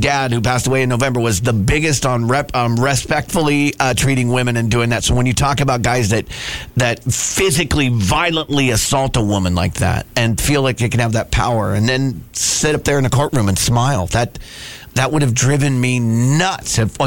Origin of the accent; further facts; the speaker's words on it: Salt Lake City, Utah, United States; I'm from Salt Lake City. I'm from with the big Cottonwood Canyon one.